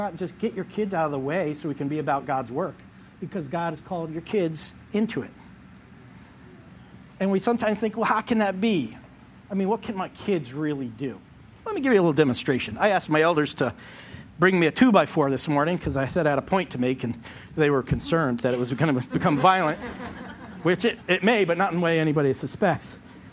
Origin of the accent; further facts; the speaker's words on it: Vermont, United States; I come from Vermont